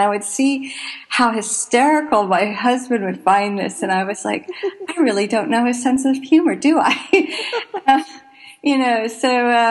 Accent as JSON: {"language": "English", "town": "Evergreen", "region": "Colorado", "country": "United States", "said": "Well, I'm from Evergreen, Colorado, and my husband is from Trondheim, Norway."}